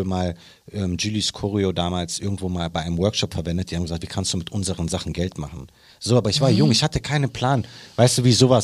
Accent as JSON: {"language": "German", "region": "North Rhine-Westphalia", "country": "Germany", "said": "Ich bin ja Außenstehender, ich komme aus dem Ruhrpott"}